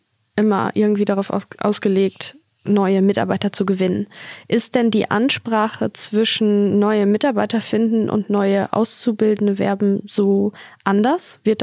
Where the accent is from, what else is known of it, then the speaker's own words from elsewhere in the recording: Haselünne, Lower Saxony, Germany; Ich bin hier in Haselünne geboren, war dann für meine Ausbildung in Dortmund und bin jetzt wieder zurückgekommen. Und ich möchte auch hier bleiben.